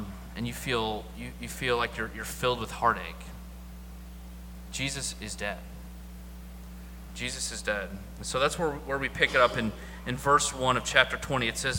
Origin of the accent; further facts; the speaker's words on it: Missouri, United States; So when we say we're from Missouri, the Show Me State, that means that we're skeptical, right?